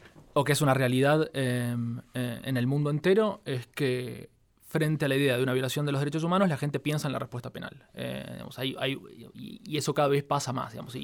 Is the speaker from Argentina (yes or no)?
yes; Argentina; born there; yo nací en Argentina